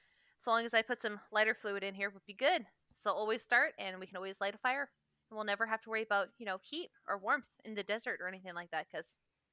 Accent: Alaska, United States; I have survival skills, like legit survival skills. I grew up in Alaska. I learned things.

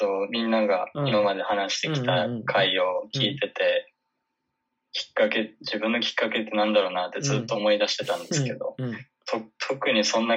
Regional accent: Fukui, Japan; 地元は福井県です。

